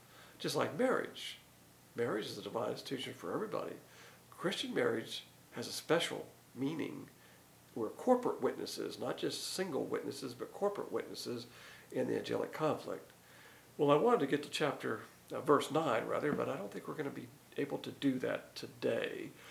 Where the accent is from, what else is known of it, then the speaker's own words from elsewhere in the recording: the South, United States; Now, as a Southerner, we're raised on manners